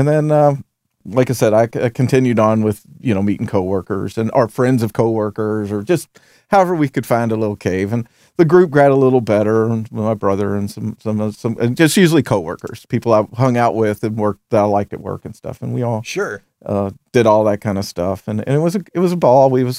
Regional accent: Kentucky, United States; I'm from Kentucky, so holes are everywhere.

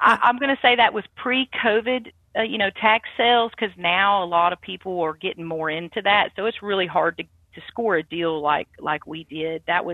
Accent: Douglasville, Georgia, United States; I lived near Atlanta. I grew up in Douglasville, and in 2011, I was done with all the concrete and then city life

